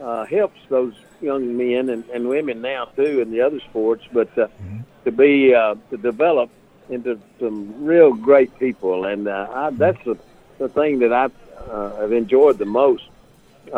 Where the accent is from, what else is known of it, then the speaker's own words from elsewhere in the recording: Alabama, United States; All I was glad of is that we came over here and being in my home state, that we were able to win that ball game.